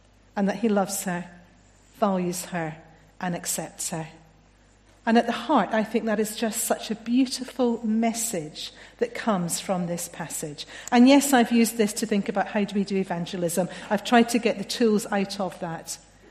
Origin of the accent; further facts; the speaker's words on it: Scotland, United Kingdom; accent: Scottish; If you haven't heard the accent, it's Scottish. I grew up in Scotland. My father was ordained, so we moved around quite a lot.